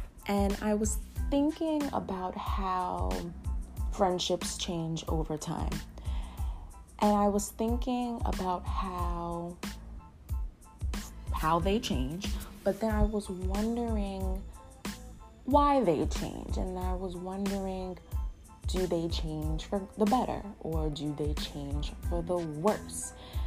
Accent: New Jersey, United States; but I am from New Jersey, and I live in New Jersey.

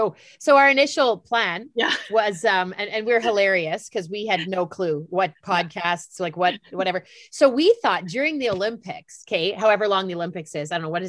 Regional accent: Steinbach, Manitoba, Canada; I'm driving into Winnipeg from my hometown of Steinbach

